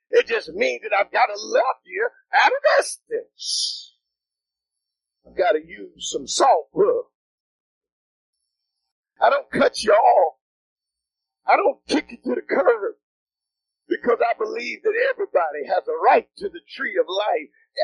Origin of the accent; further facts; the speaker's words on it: Syracuse, New York, United States; But I come from Syracuse, New York, where even old salt is good.